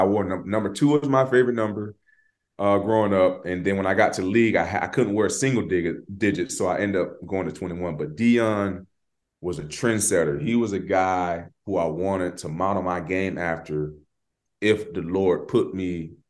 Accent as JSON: {"language": "English", "region": "Florida", "country": "United States", "said": "and we're from Florida, we got a lot of similarities."}